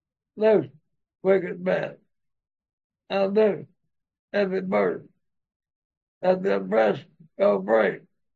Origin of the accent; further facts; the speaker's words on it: Missouri, United States; I was born and raised in Missouri. And now the Lord has sent me back.